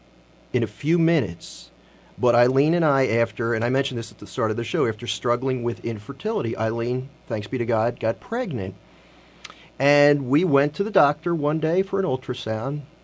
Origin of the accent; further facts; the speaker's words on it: Philadelphia, Pennsylvania, United States; now in New Jersey, United States; I am a Philly guy, born and raised in Philadelphia, live in New Jersey now, but, you know, you can't take the Philly out of the guy.